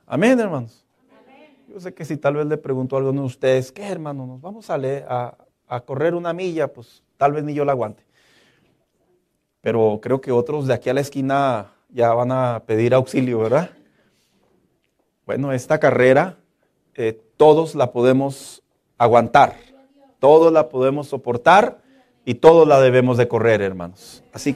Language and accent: Spanish; Mexico; es un orgullo como mexicanos y para el estado de Chihuahua